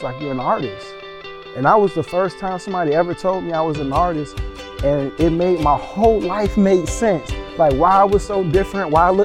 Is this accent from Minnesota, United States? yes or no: no; Savannah, Georgia, United States; I'm from Savannah, Georgia, and I'm a hip-hop artist.